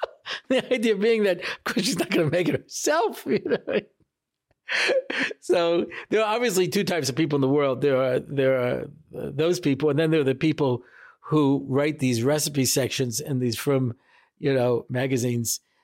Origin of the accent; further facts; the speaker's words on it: United States; You know, I grew up in America.